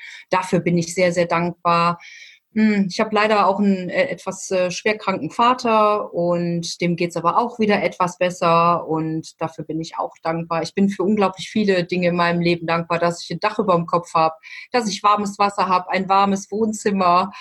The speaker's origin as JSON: {"language": "German", "town": "Wuppertal", "region": "North Rhine-Westphalia", "country": "Germany", "said": "ich bin 52 Jahre alt und ich komme aus Wuppertal in Nordrhein-Westfalen. Das liegt zwischen Düsseldorf und Köln und dem Ruhrgebiet, so mittendrin."}